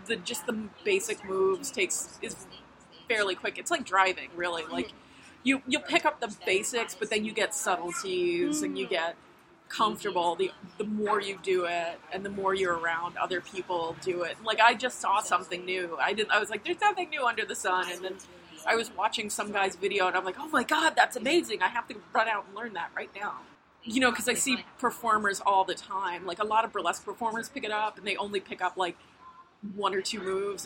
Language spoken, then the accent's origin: English; Manhattan, New York, United States; I grew up here in Manhattan. And I always joke, like, we didn't have state fairs in Manhattan.